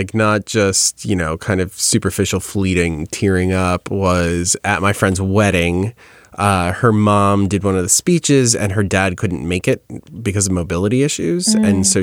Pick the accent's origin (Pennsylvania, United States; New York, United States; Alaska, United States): New York, United States; Sorry, I'm from New York.